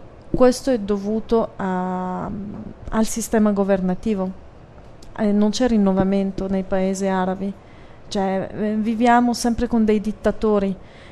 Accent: Morocco; io parlo in quanto marocchina, io lo ritengo un paese moderato

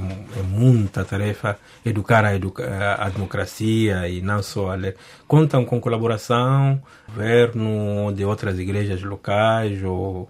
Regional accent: Mozambique; eu venho de Moçambique, vemos como uma lição para a África

